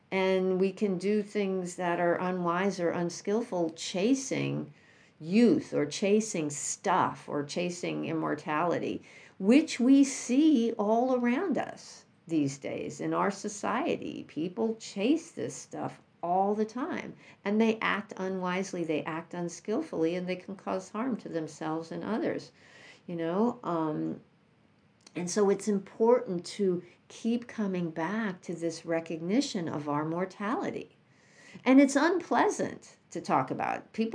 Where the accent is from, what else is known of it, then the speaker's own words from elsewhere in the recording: New York City, New York, United States; I grew up in New York City, and I lived with them for a few years.